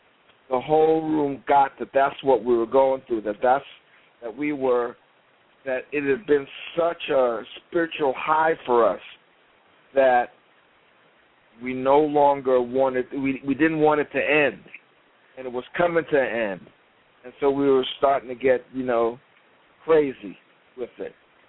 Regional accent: New York, United States; from New York.

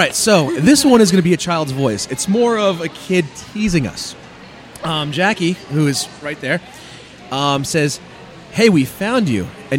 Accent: New Jersey, United States; We're all from New Jersey. No, we're from up north

